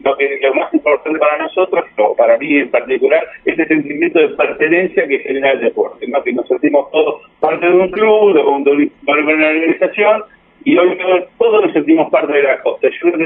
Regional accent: Mar del Ajó, Buenos Aires Province, Argentina; Yo soy de Mar del Ajó, y yo soy de San Bernardo, y yo soy de la costa

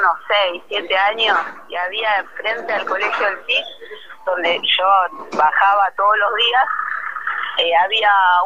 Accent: San Clemente, Buenos Aires Province, Argentina; Primero que me crié, nacida y criada acá en San Clemente, vos me conoces hace muchos años.

